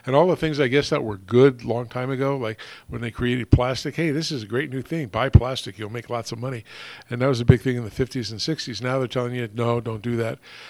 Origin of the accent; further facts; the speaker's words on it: New Jersey, United States; I used to do that when I was a little kid, when I grew up in New Jersey, the white snow.